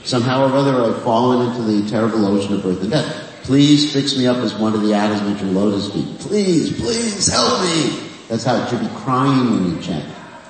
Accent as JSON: {"language": "English", "country": "Fiji", "said": "Where I come, Fiji, I don't look Fijian, but somehow I come from Fiji."}